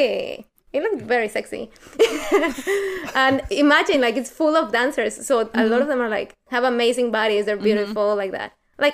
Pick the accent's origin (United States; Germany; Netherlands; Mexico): Mexico; San Luis Potosí; English is a second language; Okay, so I'm from Mexico, as you can hear by my accent. And I come from a city called San Luis Potosí.